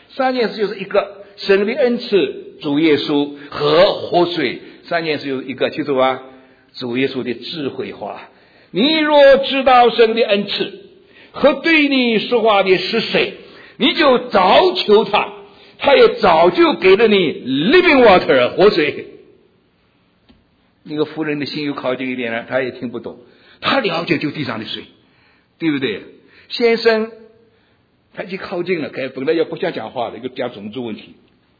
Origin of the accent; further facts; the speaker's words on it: China; now in United States; 我们在美国，我们是中国人，少数民族